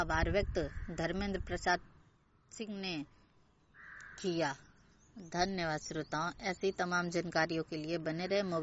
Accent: Ghazipur, Uttar Pradesh, India; ग्राम व पोस्ट मर्दा जिला गाजीपुर की रहने वाली हूँ।

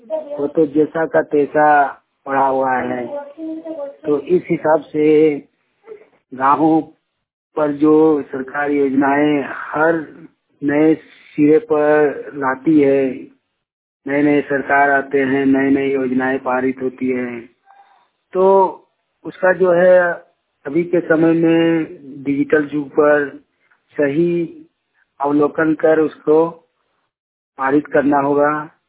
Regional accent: Kasmar, Jharkhand, India; ग्राम कसमार चट्टी, पंचायत कसमार, जिला बोकारो, राज्य झारखंड का निवासी हूँ।

